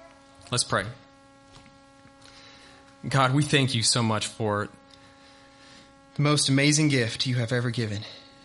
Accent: Uruguay; But the country I grew up in, for those who don't know me, I grew up in Uruguay, which is in South America, and they spoke Spanish.

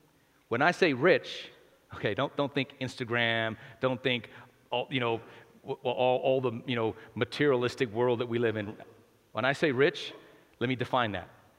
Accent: New Mexico, United States; I was born and raised in New Mexico.

